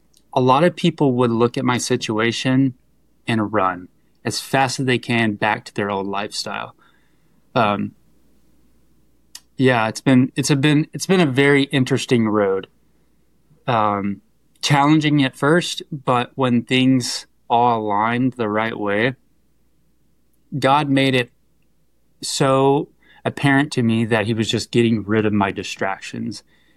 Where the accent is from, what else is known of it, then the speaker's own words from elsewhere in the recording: Missouri, United States; now in California, United States; So, I grew up in the South in Missouri, and, yeah, just a normal kid with big dreams